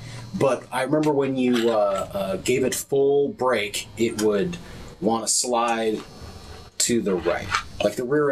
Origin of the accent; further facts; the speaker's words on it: Salinas, California, United States; also born or lived in Santa Cruz; Originally, sure. I'm from Salinas, California.